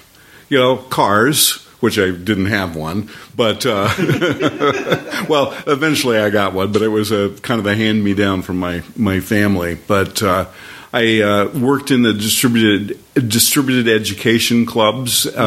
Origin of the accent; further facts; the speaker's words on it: Winterset, Iowa, United States; Okay, I'm from Winterset, Iowa. My high school was Winterset Community Senior High, and the mascot was the Huskies.